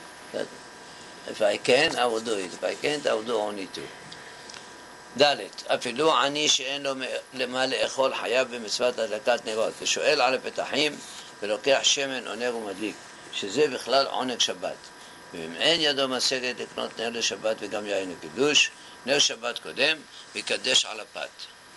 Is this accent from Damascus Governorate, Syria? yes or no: no; Aleppo, Aleppo Governorate, Syria; I said, no, Rabbi. I come from Halab and I know. My mother did not light candles.